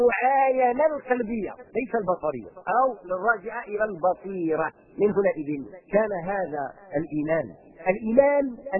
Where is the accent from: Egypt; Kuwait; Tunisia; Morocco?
Morocco; احنا عندنا في المغرب لأنه قضية جغرافية